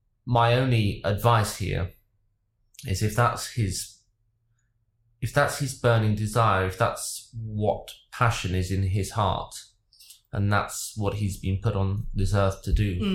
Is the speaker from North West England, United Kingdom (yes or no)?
no; West Midlands, United Kingdom; accent: Brummie; When I was 10, I came to London for the first time ever. I grew up near Birmingham.